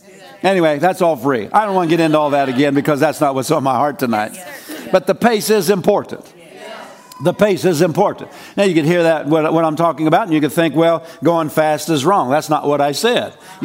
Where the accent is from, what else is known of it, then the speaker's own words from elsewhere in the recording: Pennsylvania, United States; When we grew up in Pennsylvania, we had a neighbor who was Pennsylvania has a lot of apple orchards.